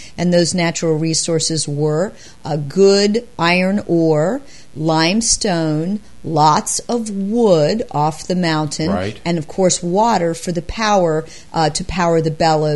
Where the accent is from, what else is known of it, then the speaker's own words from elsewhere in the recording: Creagerstown, Maryland, United States; I grew up in Kriggerstown, and my family attended Harriet Chapel, which is the little Episcopal church in Catoctin Furnace.